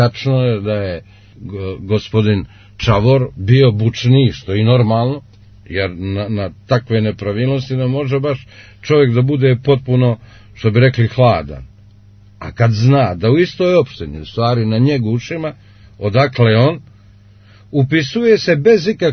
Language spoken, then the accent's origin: Serbian; Cetinje, Montenegro; evo ovdje kod nas na Cetinju, u Dobrskom selu ima 302 Boža anđela, mati Olimpijadu i Hristinu koje su ovdje 10 godina. Ja znam, kao što svaki građanin Cetinja zna